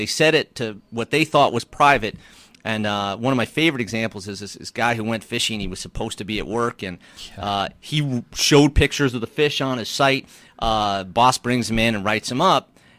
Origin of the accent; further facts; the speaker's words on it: Maine, United States; And, you know, I'm from Maine. People know everything